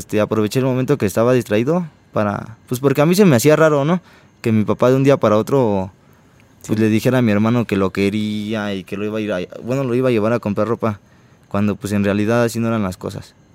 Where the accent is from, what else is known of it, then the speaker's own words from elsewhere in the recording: Ciudad Juárez, Chihuahua, Mexico; yo soy de Ciudad Juárez, Chihuahua. Crecí con mis padres, mis dos hermanas mayores y mi hermano menor. Pues nosotros nos trasladamos de un lado a otro por los oficios de mi papá